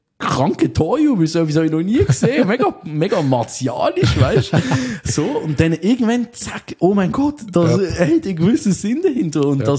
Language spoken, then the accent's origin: German; Switzerland; uns als Schweizer